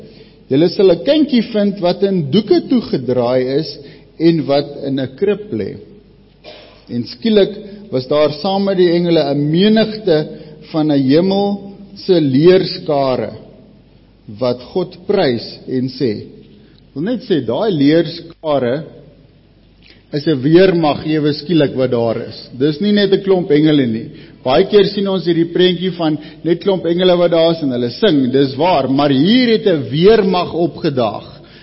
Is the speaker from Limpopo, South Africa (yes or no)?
yes; Polokwane, Limpopo, South Africa; born there; Ek is gebore hierso in Pietersburg of Polokwane nog by die ou hospitaal.